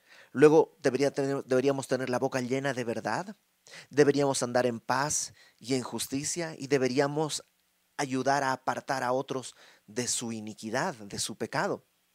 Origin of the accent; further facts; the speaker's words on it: Mexico; No somos todos mexicanos, ¿por qué nos ponemos el pie el uno al otro?